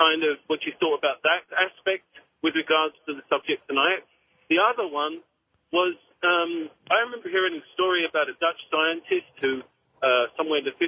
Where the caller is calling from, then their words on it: Canada; I'm calling from Canada.